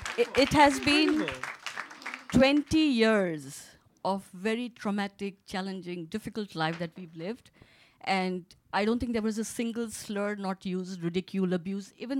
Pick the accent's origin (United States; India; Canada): India; moved away as an adult; I am an Indian origin. Yeah. So I lived in India. I grew up in India. I got married in India